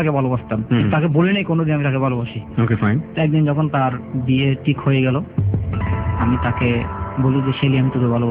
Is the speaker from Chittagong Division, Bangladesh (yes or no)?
yes; Chittagong, Chittagong Division, Bangladesh; আমি বড় হয়েছি চট্টগ্রামে, আমার জন্ম চট্টগ্রামের পাহাড়তলী থানার। আমি ছোটবেলায় ফ্যামিলির বড় ছেলে ছিলাম।